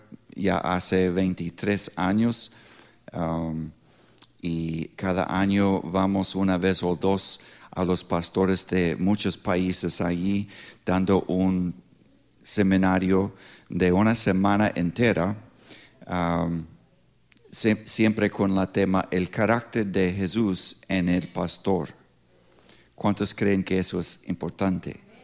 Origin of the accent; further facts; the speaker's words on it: Pittsburgh, Pennsylvania, United States; born there; Spanish is a second language; Lo siento, soy gringo de gringos, nací aquí en Pittsburgh.